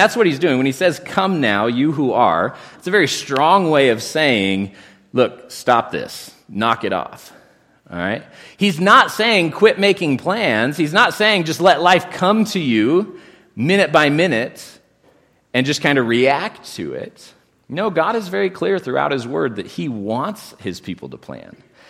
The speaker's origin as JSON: {"language": "English", "region": "Idaho", "country": "United States", "tie": "born or raised there", "also_born_or_lived": "Oregon", "said": "Now, I often talk about this, like I'm from Idaho, but I'm going to give you guys a little bit of a dirty secret. I was actually born in Oregon. I just don't claim it, okay? Like my formative years were in Idaho"}